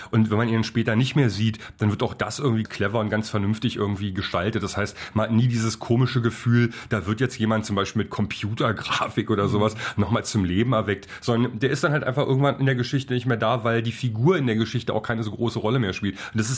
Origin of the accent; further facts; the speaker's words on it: Berlin, Germany; im Kino sitzt man schon als Berliner da und denkt so, ui, das kenne ich, das ist meine Stadt.